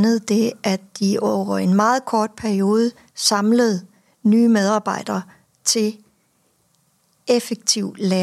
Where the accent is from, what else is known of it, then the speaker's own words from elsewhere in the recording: Region of Southern Denmark, Denmark; accent: slightly Funen; now in Copenhagen, Denmark; Nej, jeg er bare sønderjyde, der er flyttet til København, og så lyder jeg lidt fyn.